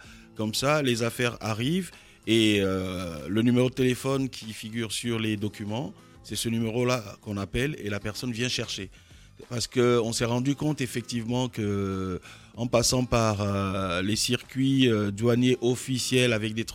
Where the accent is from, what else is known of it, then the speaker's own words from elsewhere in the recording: Côte d’Ivoire; je suis ivoirien